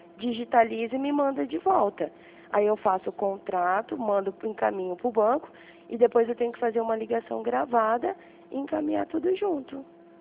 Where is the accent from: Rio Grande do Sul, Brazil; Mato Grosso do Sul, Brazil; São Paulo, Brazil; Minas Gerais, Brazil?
Mato Grosso do Sul, Brazil; Dourados; No caso, eu trabalho aqui em Dourados. Eu sou de Dourados.